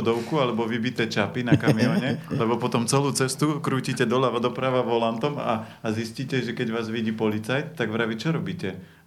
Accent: Žilina Region, Slovakia; ja pochádzam z Oravy

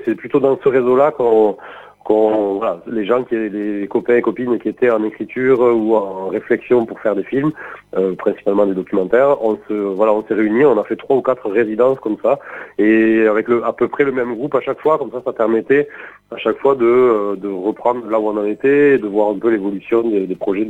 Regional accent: Toulouse, Occitanie, France; je suis toulousain et j'ai quitté ma campagne pour vivre à la ville

